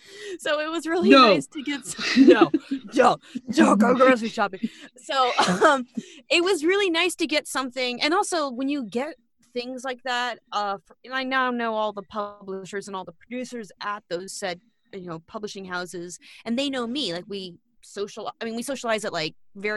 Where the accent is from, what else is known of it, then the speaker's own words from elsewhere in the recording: New Orleans, Louisiana, United States; now in New York, United States; I'm from New Orleans and I went to an art high school.